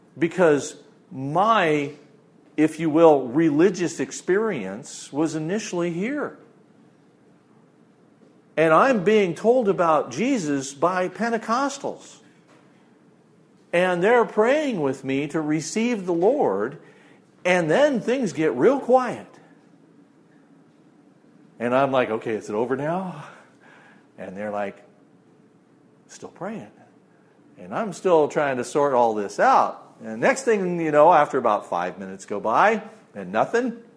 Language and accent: English; Prescott, Arizona, United States; Okay, so I'm from Prescott, Arizona, and I walk into this room and I hear a guy speaking English from deep south Louisiana.